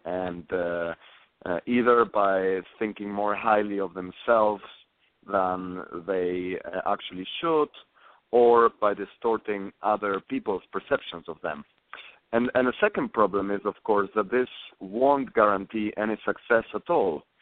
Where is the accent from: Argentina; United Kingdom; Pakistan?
Argentina; born or raised there; also born or lived in South America